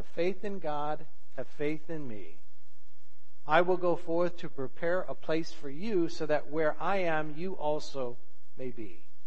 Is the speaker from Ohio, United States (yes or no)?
no; St. Louis, Missouri, United States; And when we were growing up in St. Louis, we were a huge bunch of cousins.